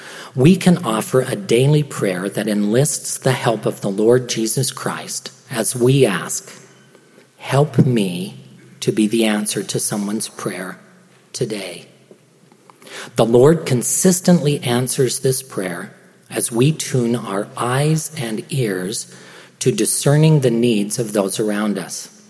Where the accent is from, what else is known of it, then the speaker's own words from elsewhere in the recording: Perry, Utah, United States; I grew up in Perry, Utah. The state in which I grew up had a dairy farm and fruit orchards